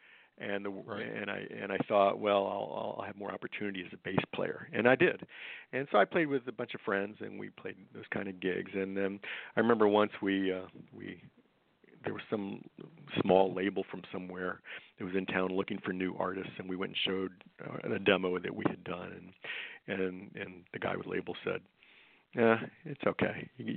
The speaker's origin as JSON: {"language": "English", "town": "Tampa", "region": "Florida", "country": "United States", "tie": "born or raised there", "said": "I grew up in Tampa, Florida, I don't know that our family was particularly, well, we weren't musical."}